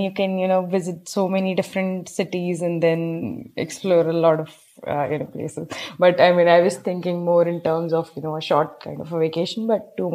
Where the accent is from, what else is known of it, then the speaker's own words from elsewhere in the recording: Bijnor, Uttar Pradesh, India; now in Hyderabad, India; I moved to Hyderabad because of the, you know, my job and my work. But currently I'm at my hometown. It's Bijnor, Uttar Pradesh. Comparatively, it's like a very small town.